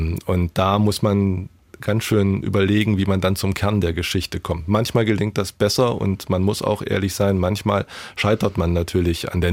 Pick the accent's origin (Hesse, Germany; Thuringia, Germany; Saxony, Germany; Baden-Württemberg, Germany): Thuringia, Germany; Jena; Am Ende ist es natürlich meine Heimat. Und das wird es natürlich auch immer bleiben.